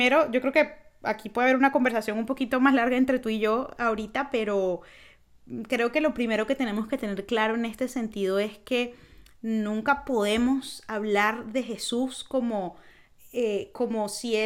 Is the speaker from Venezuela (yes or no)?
yes; Venezuela; que pues vengo de Venezuela